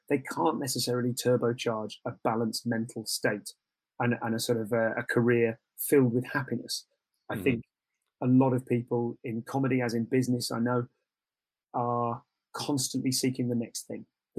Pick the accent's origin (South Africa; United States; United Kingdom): United Kingdom; I think I've made the mistake of being too British and too self-deprecating about my ability on the show.